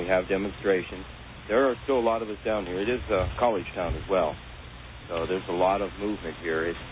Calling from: Savannah, Georgia, United States; Hey, look, I'm calling from Savannah, Georgia.

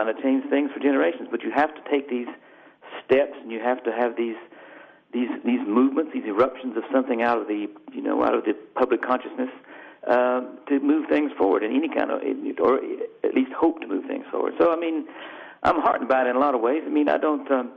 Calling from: England, United Kingdom; I'm speaking from England, so I'm a little bit behind the news over in America

